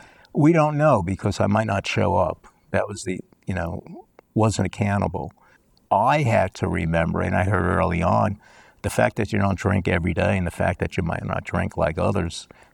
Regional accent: New York City, New York, United States; Growing up in New York City, I was very fortunate.

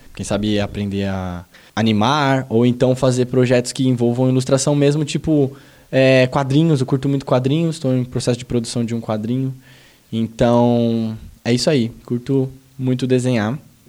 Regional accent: São Paulo, Brazil; Sou do Grajaú e eu gosto muito de dizer isso, eu sou muito orgulhoso de onde eu venho. Venho de uma cultura de periferia

